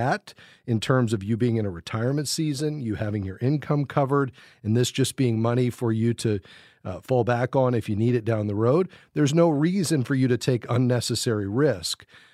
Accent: Fort Lauderdale, Florida, United States; We're going to go to Fort Lauderdale, Florida, my hometown.

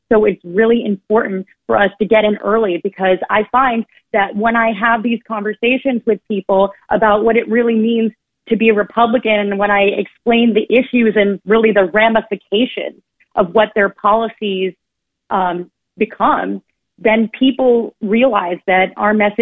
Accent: New York City, New York, United States; it's really hard to see as a New Yorker.

